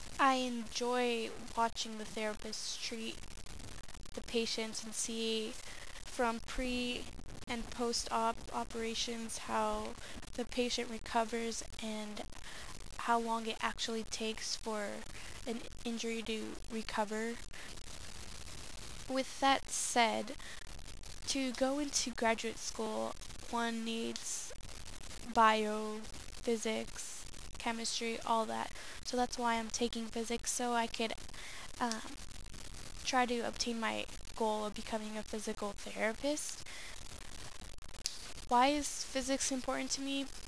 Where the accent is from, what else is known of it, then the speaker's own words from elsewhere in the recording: Chula Vista, California, United States; I'm actually from San Diego. I grew up in the South Bay area, Chula Vista, Bonita, Hilltop, mostly. But I did live in IB, Imperial Beach, for a while in my childhood.